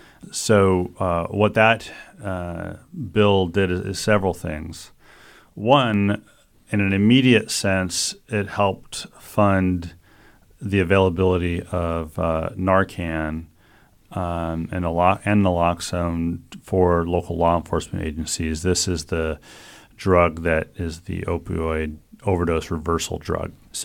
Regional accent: Arlington, Washington, United States; I was born and raised in Arlington, Washington.

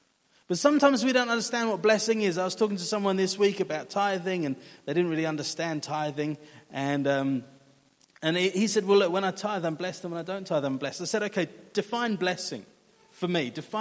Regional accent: England, United Kingdom; so in England, I grew up in England

